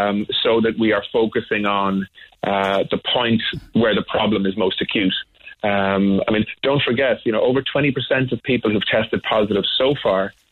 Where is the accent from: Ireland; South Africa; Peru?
Ireland; And we need to do all of the things that we can do as Irish people and as Irish society, in our families, in our communities